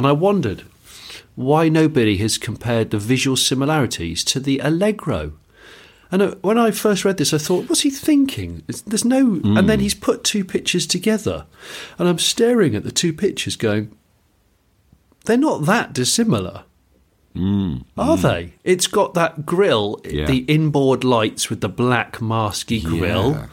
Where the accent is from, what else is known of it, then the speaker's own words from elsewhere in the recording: United Kingdom; The British contingent has our own little ramshackle porter cabin that we operate as a Brit pub.